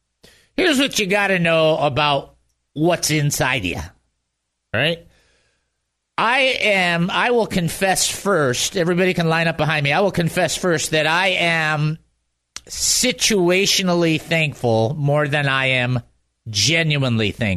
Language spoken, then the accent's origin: English; Detroit, Michigan, United States; I grew up in Detroit.